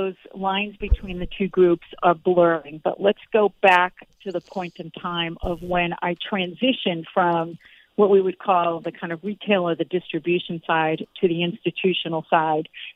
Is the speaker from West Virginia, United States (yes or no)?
no; Boston, Massachusetts, United States; And I was from Boston, so I wanted to take a shot at working in New York City.